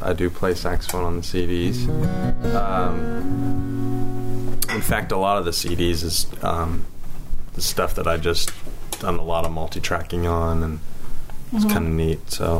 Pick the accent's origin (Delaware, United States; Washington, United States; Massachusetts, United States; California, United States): Washington, United States; Seattle; born there; also born or lived in Colorado; now in Texas, United States; I was born in Seattle, and lived for a while in Colorado, and then eventually moved to Texas, where I am now.